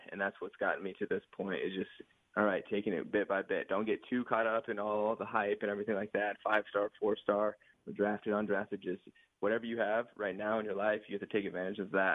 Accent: Eaton, Colorado, United States; So I grew up in Colorado and I went to a small farm town for high school called Eaton, Colorado. So shout out to Eaton, Colorado.

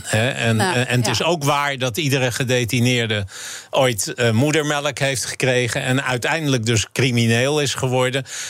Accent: Amstelveen, North Holland, Netherlands; Ik ben opgegroeid in Amstelveen, in een hele beschermde omgeving.

